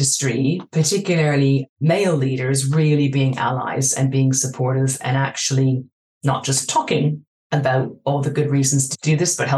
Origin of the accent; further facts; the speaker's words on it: Vancouver, British Columbia, Canada; moved away as an adult; I grew up in Vancouver. I completed my undergraduate degree in Canada, and actually I started my career in executive search a couple of years after I graduated, not in Vancouver or Toronto, but actually in Hong Kong.